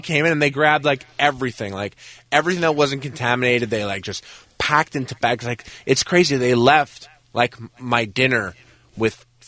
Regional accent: Canada; No, but I mean, I'm still Canadian, so we're really polite.

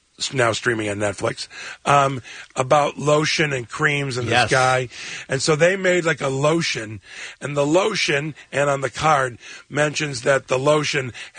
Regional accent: Chicago, Illinois, United States; including my hometown in Chicago, it can be a little too much for me, and I get a bit overwhelmed.

